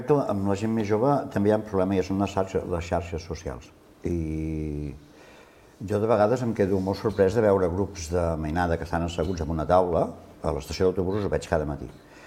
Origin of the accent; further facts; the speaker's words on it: Barcelona, Catalonia, Spain; quan jo era petit al meu barri no, perquè a Barcelona el meu pare no ens deixava sortir al carrer a jugar, perquè era el centre de Barcelona